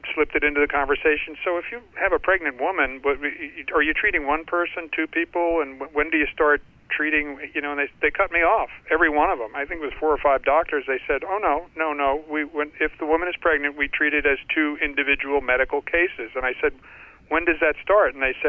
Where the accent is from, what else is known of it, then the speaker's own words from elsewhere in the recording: New York, United States; But as a New Yorker, I will tell you